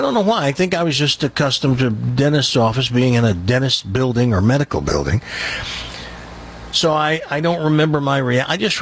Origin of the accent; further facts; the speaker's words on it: Tennessee, United States; born there; because I was born in Tennessee. I was born on a mountaintop in Tennessee.